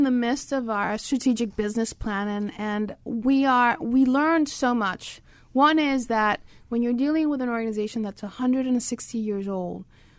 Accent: New York, United States; So I grew up in New York. My father and mother came from the Dominican Republic, but they met here.

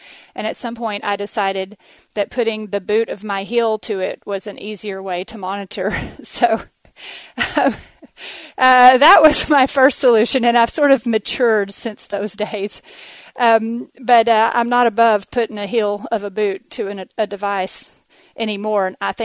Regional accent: Texas, United States; accent: Texas; So just try to listen to my Texas accent and pretend like it's really a British accent

